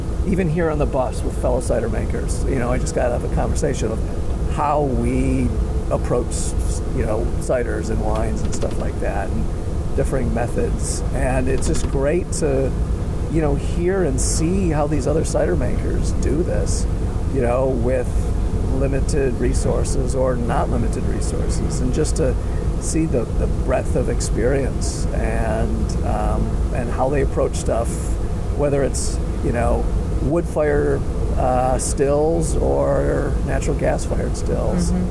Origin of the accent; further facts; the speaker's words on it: Los Angeles, California, United States; from Los Angeles, California